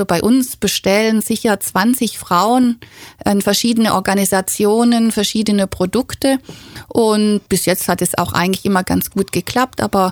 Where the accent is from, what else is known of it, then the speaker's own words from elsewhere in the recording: Rhineland-Palatinate, Germany; also born or lived in South America / United States / Canada; da war ich Abiturientin in meiner Heimatstadt in der Pfalz